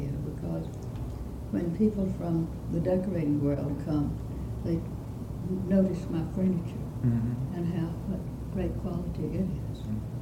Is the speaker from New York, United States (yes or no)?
no; Mississippi, United States; So when I say there was a time that if I said I was from John Sharp Williams' hometown, everybody knew.